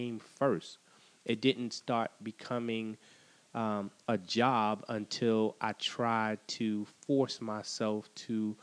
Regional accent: New York City, New York, United States; Like growing up in New York City, that was like basketball was everything.

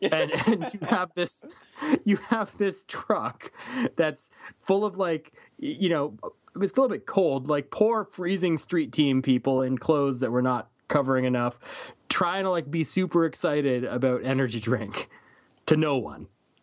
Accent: Canada; I'm Canadian.

